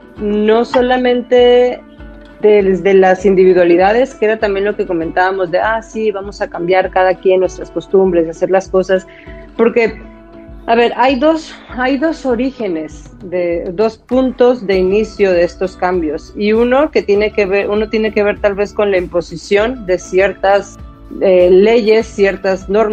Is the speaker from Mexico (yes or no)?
yes; Mexico; Y nosotros como mexicanos la historia nos lo ha echado en cara.